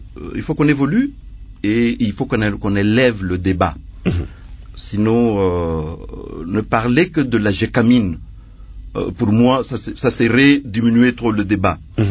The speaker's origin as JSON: {"language": "French", "town": "Likasi", "region": "Haut-Katanga", "country": "DR Congo", "said": "Moi, je viens d'Elikassi, mon père a travaillé à la Gécamines, j'ai étudié à Oustawi, j'ai étudié à Oukweli, tout là, je suis un enfant Gécamines."}